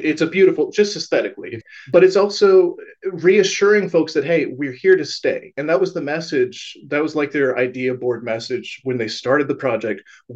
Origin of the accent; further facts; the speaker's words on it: Ann Arbor, Michigan, United States; in my hometown in Ann Arbor, I was driving along the road and I saw this sign